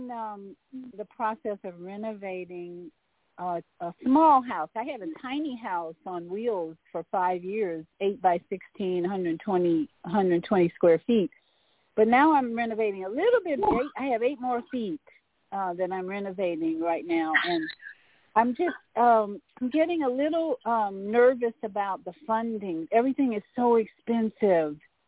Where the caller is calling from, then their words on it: Orlando, Florida, United States; in Orlando, Florida. A little chilly down here right now